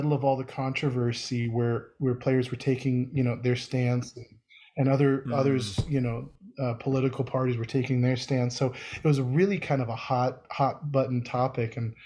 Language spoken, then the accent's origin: English; Seattle, Washington, United States; but I grew up in Seattle, so I mean, I was a '90s kid